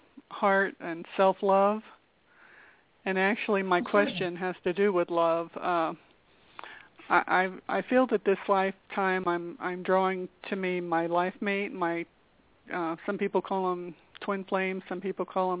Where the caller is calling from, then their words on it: Colorado, United States; I'm calling from Colorado.